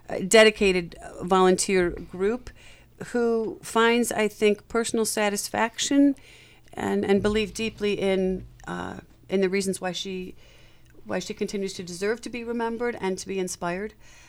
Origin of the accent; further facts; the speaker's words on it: Chicago, Illinois, United States; if I were to think of when I was young growing up in Chicago, I went to go see the Nutcracker Suite each